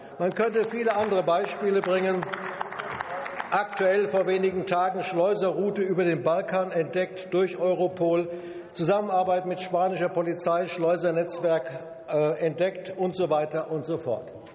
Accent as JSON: {"language": "German", "town": "Wetzlar", "region": "Hesse", "country": "Germany", "tie": "born or raised there", "said": "Bürgerinitiative namens Pro Polizei Wetzlar. Das ist meine Heimatstadt."}